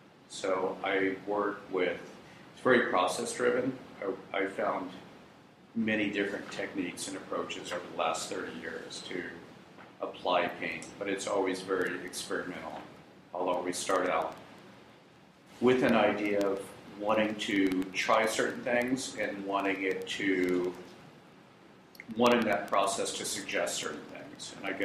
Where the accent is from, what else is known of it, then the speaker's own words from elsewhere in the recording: Santa Monica, California, United States; also born or lived in New York; I grew up in Santa Monica Canyon, went to CalArts for a couple years, moved to New York in the early 80s for nearly 20 years, and then made it back to Venice